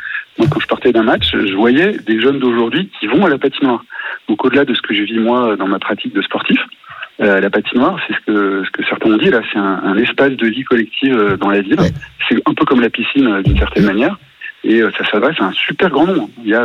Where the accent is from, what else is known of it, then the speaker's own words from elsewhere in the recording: Boulogne-Billancourt, Île-de-France, France; now in Yvelines, France; moi, j'habite maintenant dans les Yvelines, mais je suis né à Boulogne, et j'ai grandi à Boulogne